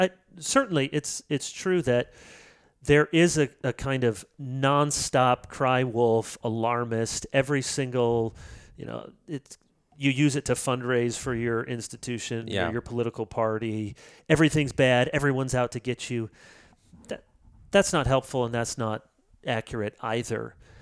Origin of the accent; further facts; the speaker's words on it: Grand Rapids, Michigan, United States; I grew up mostly in Grand Rapids, and everyone, we live in a bubble.